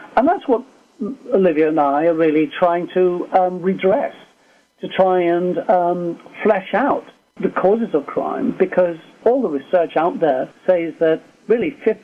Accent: England, United Kingdom; now in United States; Moved over eventually to the United States. As you can hear from me, I come from England.

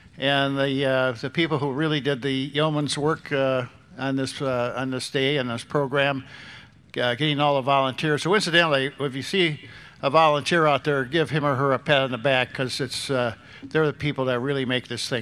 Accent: New Glarus, Wisconsin, United States; The beer comes from my hometown, New Glarus, which makes it even that much better.

